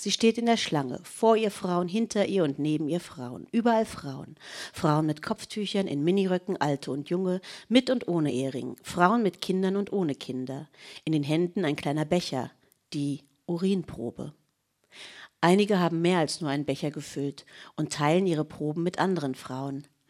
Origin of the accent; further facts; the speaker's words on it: Berlin, Germany; born there; geboren im Dezember 1974 in West-Berlin.